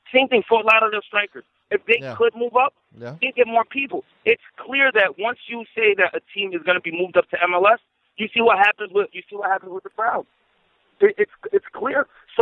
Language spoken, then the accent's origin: English; New York, United States; Like, I'm from New York, right?